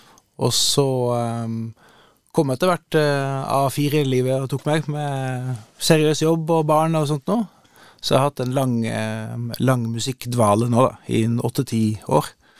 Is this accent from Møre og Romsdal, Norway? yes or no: no; Lena, Innlandet, Norway; accent: Toten dialect; also born or lived in Bergen; Nei, det gjør jeg ikke, men jeg har vokst opp på Toten. Jeg kom flyttende fra Bergen til Lena da jeg var 6 år gammel. Så jeg har vokst opp på Lena med denne dialekten her. Jeg var yngst i klassen, kjente ingen og skarret på R-en